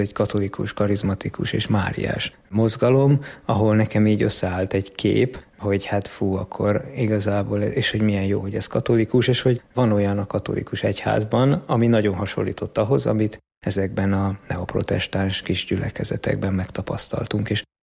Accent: Budapest, Hungary; vagyok, Budapesten lakom, itt is születtem.

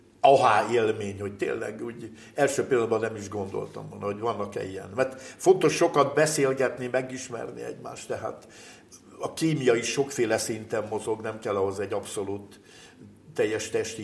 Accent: Budakeszi, Pest, Hungary; Igen. Budakeszin nőttem fel. És az apámmal ilyenkor mindig kimentünk.

